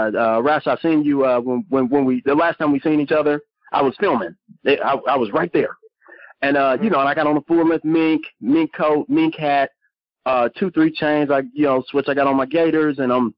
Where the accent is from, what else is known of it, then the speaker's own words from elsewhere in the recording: Detroit, Michigan, United States; I'm from Detroit for real.